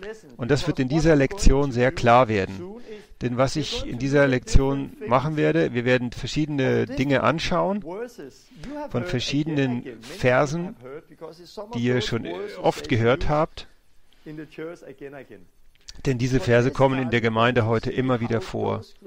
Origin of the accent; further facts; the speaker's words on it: Denmark; German is a second language; Und ich benutze meine dänische Bibel. Denn ich bin aus Dänemark. Und ich bin aufgewachsen mit dieser Bibel